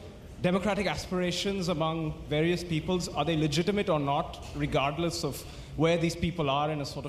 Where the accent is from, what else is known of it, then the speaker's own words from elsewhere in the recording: India; I'm from India, the world's largest democracy